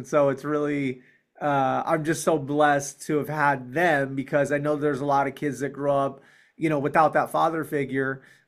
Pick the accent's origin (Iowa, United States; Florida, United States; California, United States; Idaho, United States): California, United States; also born or lived in New York; Well, I was born in Midtown Manhattan in New York. I'll go back. Moved to California when I was probably around the age of three. So I don't really remember it living there too much. I was really a California kid.